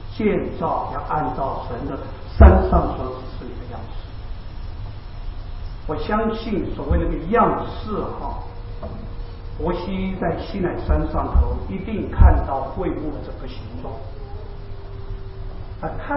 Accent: China; 我们中国人有两次这个一年之计在于春的机会啊

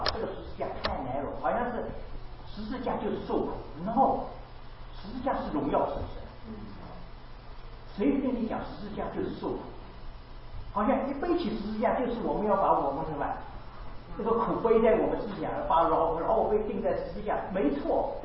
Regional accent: Shanghai, China; accent: Shanghainese; 你是上海人是不是？我说是，我上海口音是不是很重？他说对啊，你一开口就知道你是上海人。

